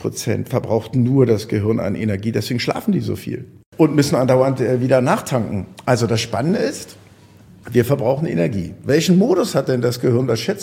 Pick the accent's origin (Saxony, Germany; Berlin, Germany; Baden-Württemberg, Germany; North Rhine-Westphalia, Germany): Berlin, Germany; Ich komme aus Berlin, mir ist das sowieso egal.